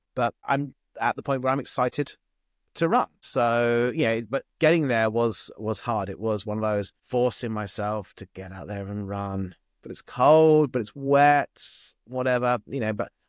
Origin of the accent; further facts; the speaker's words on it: United Kingdom; now in United States; obviously, I'm not American. I am British. I live in the US.